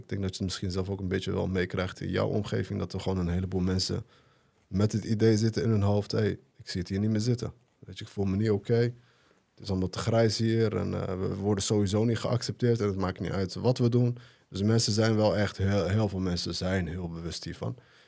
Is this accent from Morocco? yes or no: yes; Morocco; now in Netherlands; Laten we eens ervoor zorgen dat we als Marokkanen bij elkaar kunnen komen.